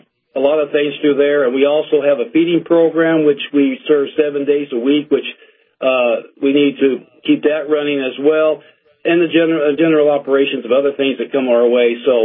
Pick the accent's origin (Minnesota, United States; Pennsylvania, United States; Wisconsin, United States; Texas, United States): Minnesota, United States; Minneapolis; I came from Minneapolis, and what they did there was that they go shop with the cop or shop with the kids